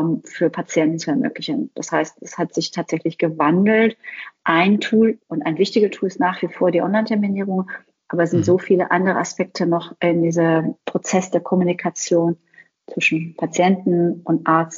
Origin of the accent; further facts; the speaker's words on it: Düsseldorf, North Rhine-Westphalia, Germany; also born or lived in Iran; ich komme gebürtig aus dem Iran. Also ich bin eine Perserin, aber in Düsseldorf aufgewachsen.